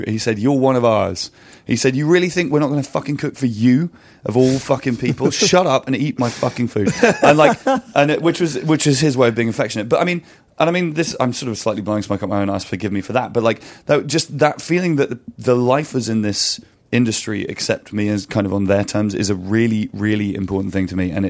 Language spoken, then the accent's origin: English; Winchester, South East England, United Kingdom; I grew up in Winchester. I don't live there anymore. And there isn't really anywhere in Winchester that's bigger than like 600 people.